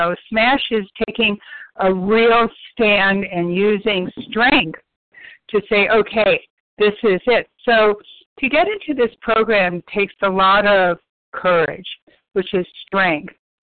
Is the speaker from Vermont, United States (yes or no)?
no; Texas, United States; Good morning, visionaries. I'm from Texas.